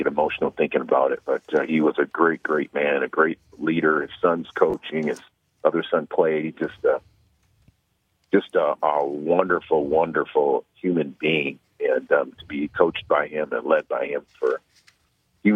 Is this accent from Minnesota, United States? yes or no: yes; Minnesota, United States; I grew up in Minnesota, and I'm 57